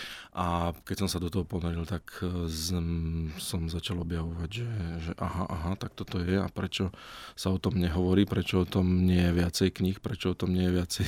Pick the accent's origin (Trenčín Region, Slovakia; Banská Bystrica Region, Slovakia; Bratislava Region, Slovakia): Trenčín Region, Slovakia; Prievidza; lebo pochádzam z Prievidze